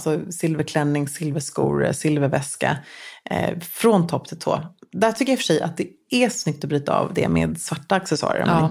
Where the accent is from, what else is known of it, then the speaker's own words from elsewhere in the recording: Luleå, Norrbotten County, Sweden; Alltså, jag växte upp i Luleå, liksom.